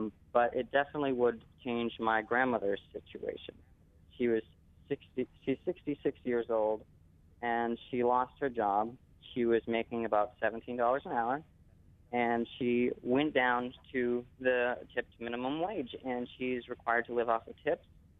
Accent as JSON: {"language": "English", "town": "Bangor", "region": "Maine", "country": "United States", "said": "I'm 21 from Bangor. I've been working since I was 13 years old. At the age of 15, I was going to Bangor High"}